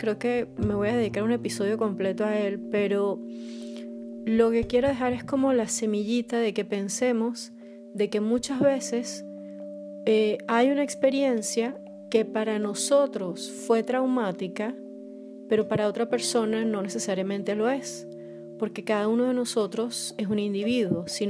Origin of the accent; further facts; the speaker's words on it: Caracas, Capital District, Venezuela; now in Poland; soy venezolana, caraqueña y vivo en Polonia, al sur de Polonia, en una pequeña ciudad.